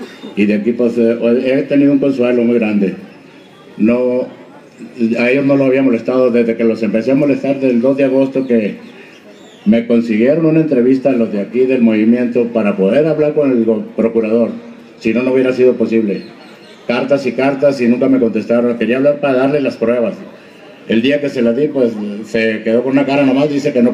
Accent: Sonora, Mexico; Vengo desde Sonora

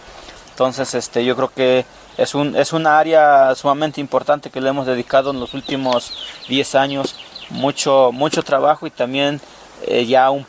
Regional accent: Ixtacamaxtitlán, Puebla, Mexico; soy del municipio de Iztacamaxtlán.

